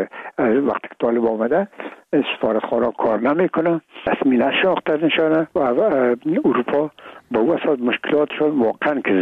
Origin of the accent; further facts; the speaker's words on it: Afghanistan; من و بسیاریشان در این افغانستان تولد نشدن، در یک ممالک کشور دیگه بودن و میگم ما افغان هستیم